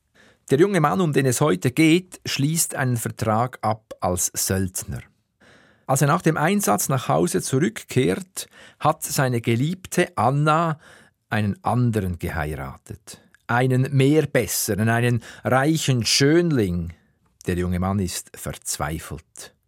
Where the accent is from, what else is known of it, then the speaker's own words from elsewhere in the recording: Aargau, Switzerland; Ort des Geschehens ist mein Heimatkanton.